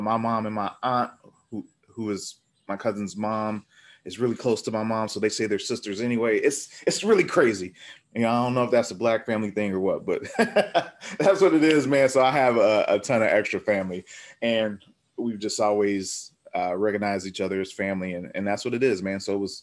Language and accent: English; Dayton, Ohio, United States; now in Omaha, United States; I've been in Omaha, the Omaha area since 94, but I'm from Dayton, Ohio, if you didn't know.